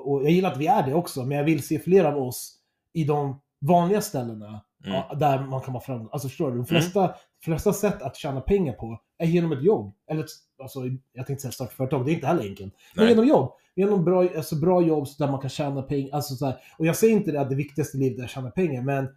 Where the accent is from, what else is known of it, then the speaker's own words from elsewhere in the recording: Sweden; När jag växte upp i Sverige på 1800-talet.